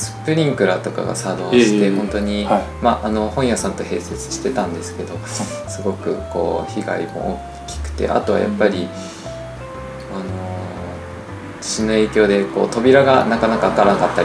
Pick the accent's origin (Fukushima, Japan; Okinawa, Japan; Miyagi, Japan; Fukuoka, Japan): Fukushima, Japan; Koriyama; 地元の郡山に出店しました。